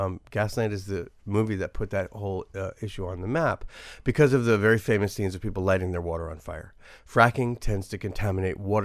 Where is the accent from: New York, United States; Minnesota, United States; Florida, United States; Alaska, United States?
New York, United States; New York City; And I grew up in New York City as an activist with ACT UP, anti-apartheid movement back in the day.